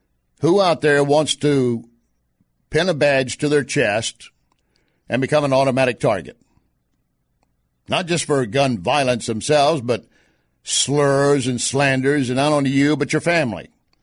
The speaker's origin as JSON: {"language": "English", "region": "Texas", "country": "United States", "said": "I'm a Texan. I can mock Louisiana if I choose."}